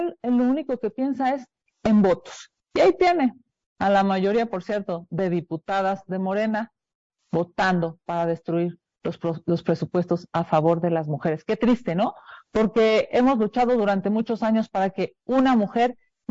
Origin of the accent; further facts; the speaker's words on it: Mexico; son iniciativas que nos deberían de preocupar como mexicanos